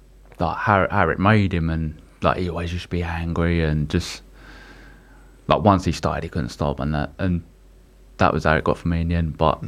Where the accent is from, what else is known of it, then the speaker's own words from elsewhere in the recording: Dagenham, London, United Kingdom; I grew up in Dagenham, Essex.